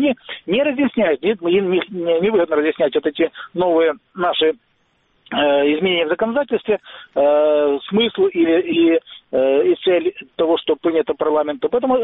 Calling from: Shulhynka, Luhansk Oblast, Ukraine; я Старобельский район, Шульгинка.

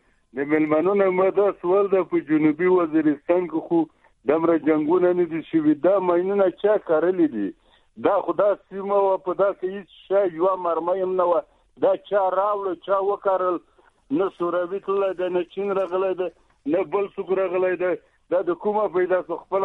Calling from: Tehran, Tehran Province, Iran; د ایران تهران څخه ټلیفون کلی کوم.

